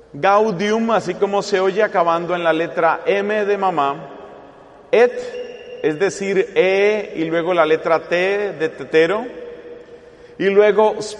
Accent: Colombia; en mi país, Colombia

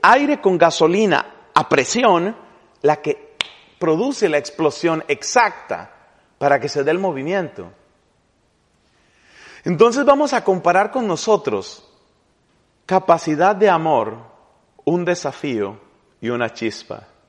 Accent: Colombia; La primera santa canonizada en mi país, Colombia, se llama Laura Montoya.

